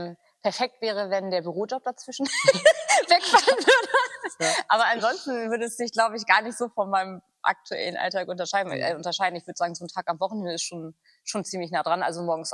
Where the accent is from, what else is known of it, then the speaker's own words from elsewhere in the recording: Lower Saxony, Germany; ich bin auf dem Land groß geworden, hier im Umland von Celle, mit einem großen Bruder.